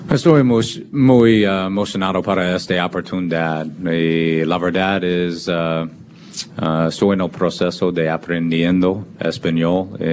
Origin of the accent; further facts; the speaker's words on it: Kansas City, Missouri, United States; I grew up in Kansas City. I grew up a Royals fan, American League.